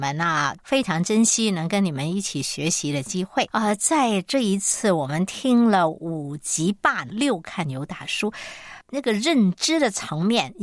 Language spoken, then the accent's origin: Chinese; China; 我们中国人就很少说什么兼爱